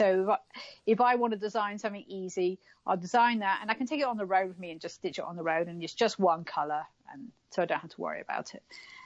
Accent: England, United Kingdom; I know. I'm English and I don't.

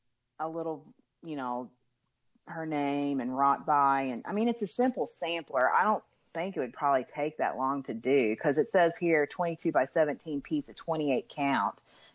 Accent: Hobstad, Indiana, United States; You know, I grew up in Hobstad, Indiana, which is a very small farming community. About 1,800 people live there. And my grandfather was a farmer and a dairyman.

